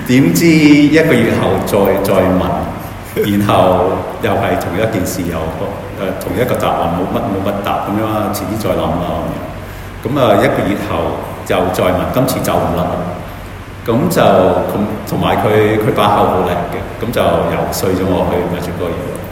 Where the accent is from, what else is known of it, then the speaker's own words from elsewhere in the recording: United Kingdom; Cantonese is a second language; also born or lived in Scotland; 我喺英國長大嘅，所以咧，如果我講中文有啲甩咳咧，你聽得好辛苦咧，我預先道歉。我係11岁就去咗蘇格蘭，去一間寄宿學校。